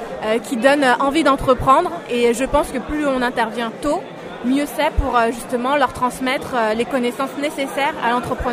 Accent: Mantes-la-Jolie, Île-de-France, France; L'anecdote, c'est que moi, j'ai grandi à Mantes-la-Jolie

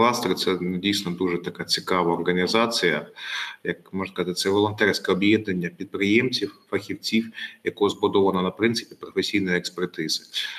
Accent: Kharkiv, Kharkiv Oblast, Ukraine; Так, я з Харкова і декілька моїх колег з Харкова

